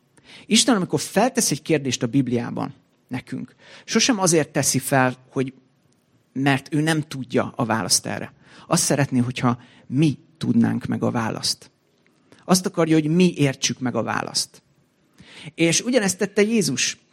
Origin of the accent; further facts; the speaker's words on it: Székesfehérvár, Fejér, Hungary; itt éltem, itt születtem, szinte, na jó, nem itt születtem, de itt nőttem föl gyerekkoromtól kezdve, 40 éve itt élek.